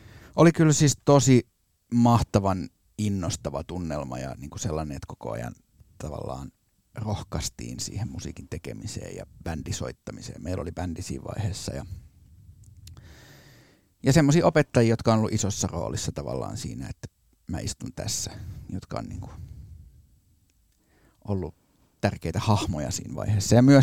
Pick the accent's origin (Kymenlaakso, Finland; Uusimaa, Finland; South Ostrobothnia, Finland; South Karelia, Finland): Uusimaa, Finland; Korso; mä kävin Korsossa, mistä mä oon kotoisin, just ala- ja yläasteen